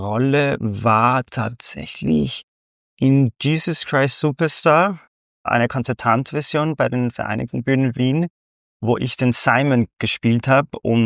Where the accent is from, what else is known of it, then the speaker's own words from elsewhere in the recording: Venezuela; German is a second language; now in Linz, Austria; Ich komme aus Venezuela, aber mein Vater wollte unbedingt, dass meine Schwester und ich halt die Welt sehen und woanders studieren. Und dann vor 20 Jahren hat er einen Job in Wien gefunden